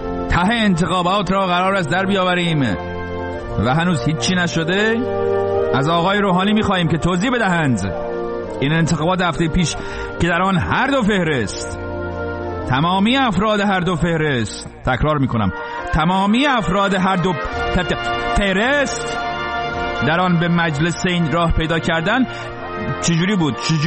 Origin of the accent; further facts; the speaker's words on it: Iran; برای ما که ایرانی هستیم و جز ملت ایران.